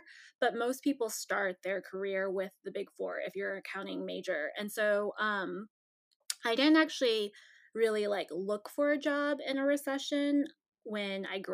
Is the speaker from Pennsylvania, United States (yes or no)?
no; Kansas, United States; So I grew up in Kansas in a really small town. And I think it's important to know that my parents were immigrants and I'm first generation American.